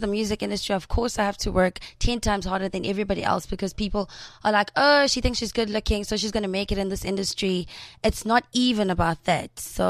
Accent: Durban, KwaZulu-Natal, South Africa; born or raised there

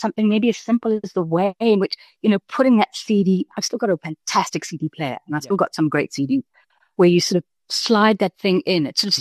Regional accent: South Africa; being South African, what it is to be South African in this crazy world right now.

